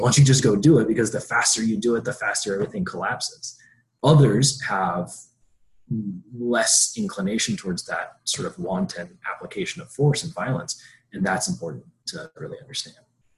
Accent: Georgia, United States; We were taught in the South, you know, I grew up in Georgia

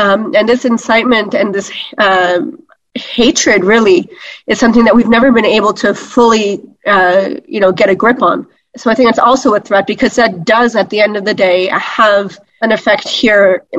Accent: Montreal, Quebec, Canada; I grew up in Montreal

